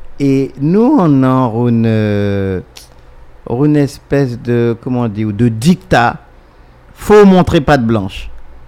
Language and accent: French; French Guiana; moi, je suis dit que je suis Guyanais.